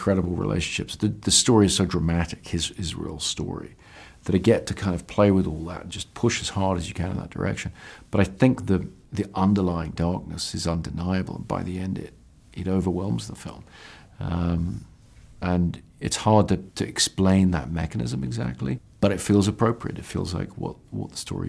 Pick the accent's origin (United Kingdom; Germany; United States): United Kingdom; as a British person